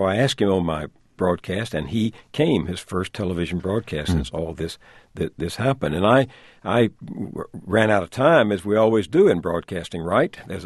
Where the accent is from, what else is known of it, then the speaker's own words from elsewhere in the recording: the South, United States; I guess my philosophy goes back to being a Southerner, Tom. I grew up in the South